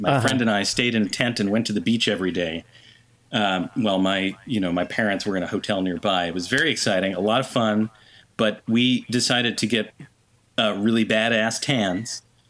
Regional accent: Connecticut, United States; because growing up in Connecticut, you know, there was the Long Island Sound, and we used to go to Watch Hill in Rhode Island

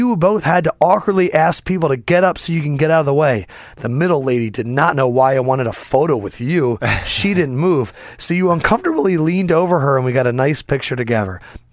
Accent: China; English is a second language; now in Philadelphia, United States; I grew up in China before moving to Philly.

